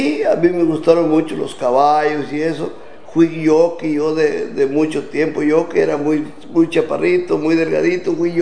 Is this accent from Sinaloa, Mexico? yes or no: yes; Sinaloa, Mexico; also born or lived in Mexicali; Nací en Mexicali. Me crié en Sinaloa.